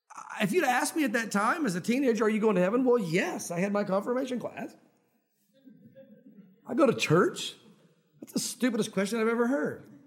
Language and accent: English; Southern United States, United States; because growing up in the South, I know you guys know this